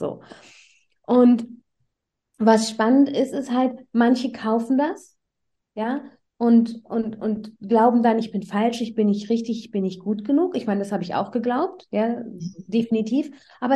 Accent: Iran; ich bin ursprünglich Iranerin

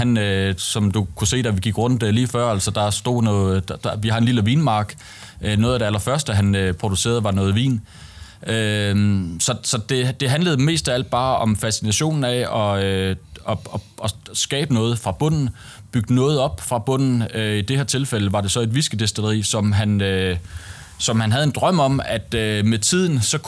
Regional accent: Region of Southern Denmark, Denmark; vi kommer oprindeligt fra Fyn.

